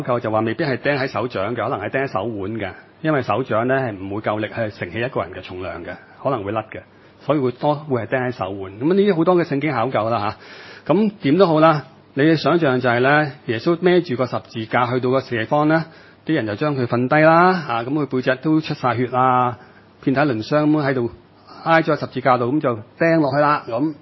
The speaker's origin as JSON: {"language": "Cantonese", "country": "China", "said": "我哋中國人"}